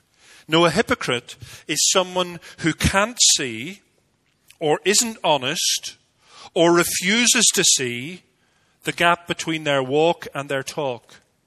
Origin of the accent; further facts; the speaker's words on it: Northern Ireland, United Kingdom; Protestants, where I grew up in Northern Ireland